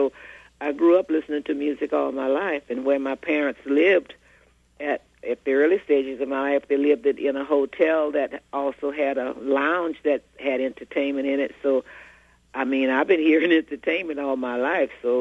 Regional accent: Louisiana, United States; Well, when you're growing up in Louisiana, in the southern part of Louisiana, well, in the South in general, that was part of your lifestyle.

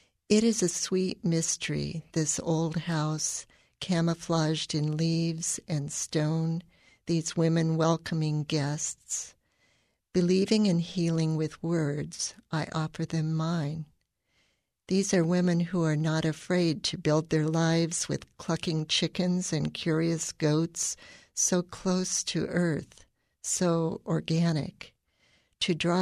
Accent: Dayton, Ohio, United States; I'm a poet from Dayton.

